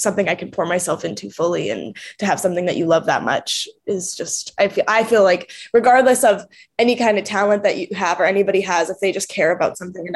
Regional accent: Longmeadow, Massachusetts, United States; now in Los Angeles, United States; I was born in Western Massachusetts in a small town called Longmeadow. It's a very sweet, wholesome, beautiful little town, and I'm very happy that I got to, you know, grow up there

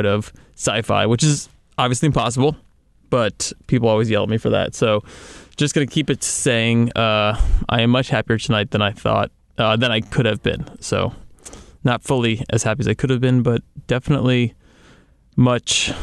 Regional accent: New Jersey, United States; I grew up in New Jersey, so, you know, we had a few theme parks around.

